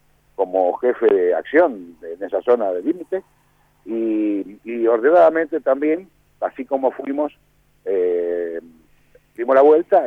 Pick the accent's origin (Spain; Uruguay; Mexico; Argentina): Argentina; somos argentinos.